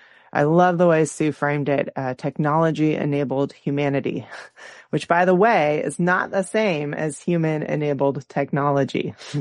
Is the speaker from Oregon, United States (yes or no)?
yes; Portland, Oregon, United States; And maybe that resonates more in my hometown of Portland, Oregon